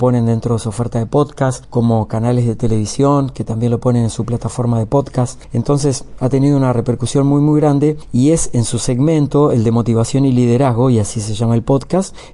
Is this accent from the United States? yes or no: no; Buenos Aires Province, Argentina; Empecé a los 8 años haciendo un programa de radio en mi pueblo, unos 300 kilómetros al sur de Buenos Aires.